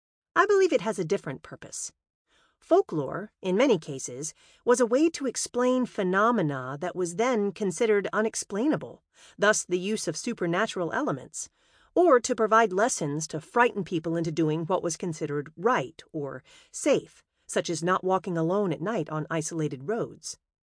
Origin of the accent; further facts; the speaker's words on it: Huntsville, Alabama, United States; also born or lived in Georgia; In this book, I wanted to share folklore in the form of ghost stories from Alabama, my home state since I was 12 years old, when I moved to Huntsville from Georgia.